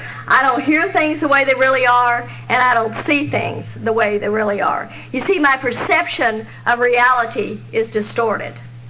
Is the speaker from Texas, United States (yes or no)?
yes; Texas, United States; because I was born and raised in Texas.